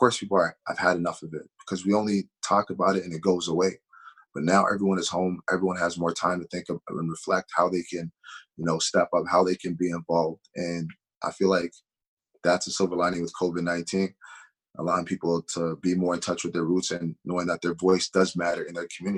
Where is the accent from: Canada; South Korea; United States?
Canada; And obviously I knew it was because I'm Canadian.